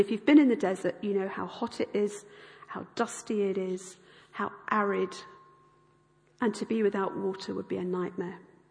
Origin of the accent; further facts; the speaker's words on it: Tunbridge Wells, South East England, United Kingdom; We come from Tunbridge Wells, right? We have water. We have spa water.